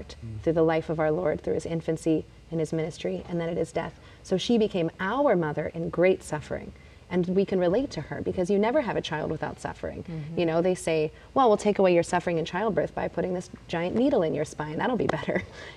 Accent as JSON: {"language": "English", "town": "Pittsburgh", "region": "Pennsylvania", "country": "United States", "said": "You know, I'm from Pittsburgh. We have pierogi ladies."}